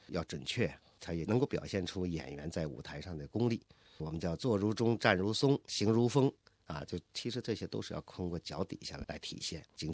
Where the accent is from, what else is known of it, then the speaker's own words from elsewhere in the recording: Shenyang, Liaoning, China; 我就十岁，我是辽宁沈阳人啊。那么那个时候呢，我在我的家乡，在上小学的时候呢，那个时候啊，七十年代初，